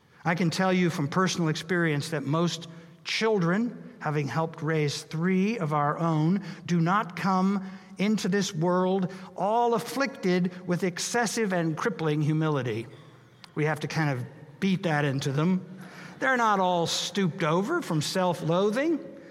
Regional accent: Wichita, Kansas, United States; When I was a boy growing up in Wichita, Kansas, I was a double PK, son of a preacher, son of a professor.

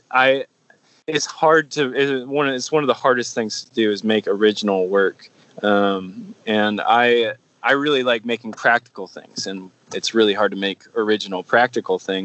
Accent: Virginia, United States; Yeah, so I grew up in Virginia near the Chesapeake, in the Chesapeake area

